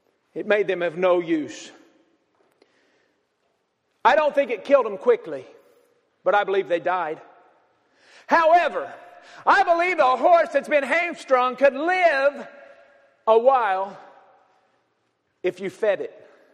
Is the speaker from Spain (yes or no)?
no; Kentucky, United States; I'm from Kentucky, and you don't even spell hawk that way there.